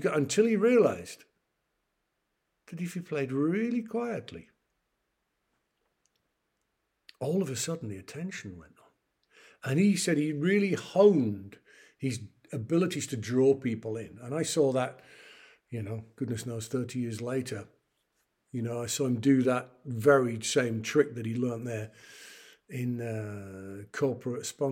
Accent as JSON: {"language": "English", "town": "York", "region": "Yorkshire and the Humber", "country": "United Kingdom", "said": "I come from a chocolate city. I come from York, home of Kit Kat"}